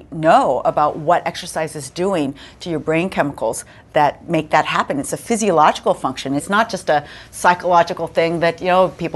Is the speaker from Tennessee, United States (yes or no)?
no; California, United States; I'm from California anyway, so I knew how to do that.